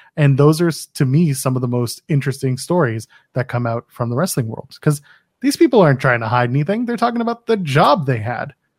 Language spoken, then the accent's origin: English; Canada; I'm a Canadian